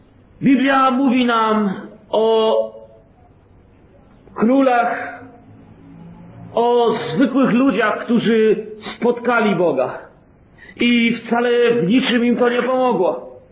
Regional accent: Bielsko-Biała, Silesian Voivodeship, Poland; Mieszkam w Chełmie Lubelskim, to jest na wschodzie Polski, a urodziłem się i wychowałem w Bielsku Białej, mieści około 30-40 km stąd.

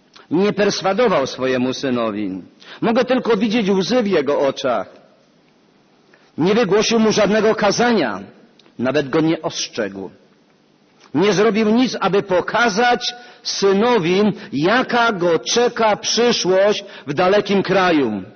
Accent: Oświęcim, Lesser Poland, Poland; Zarówno mój przedmówca, jak i ja pochodzimy spod Oświęcimia.

